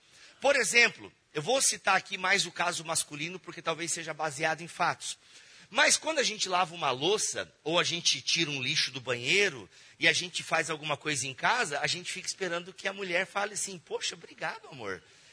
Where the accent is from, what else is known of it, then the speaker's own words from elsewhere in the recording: Joinville, Santa Catarina, Brazil; sou de Joinville, Santa Catarina, casado com a Alexandra, pai da Milene e do Kalel.